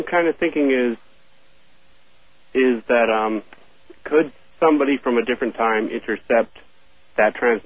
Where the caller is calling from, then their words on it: Fairbanks, Alaska, United States; Totally from KFAR.